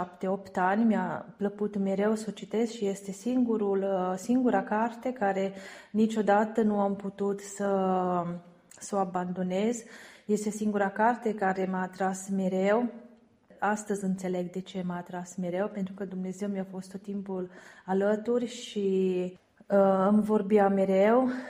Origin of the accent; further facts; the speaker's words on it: Romania; now in Italy; și sunt româncă. Locuiesc în Italia de aproape 20 de ani.